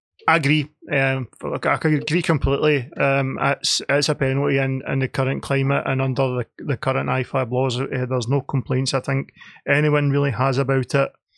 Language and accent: English; Scotland, United Kingdom; I grew up in Ayrshire.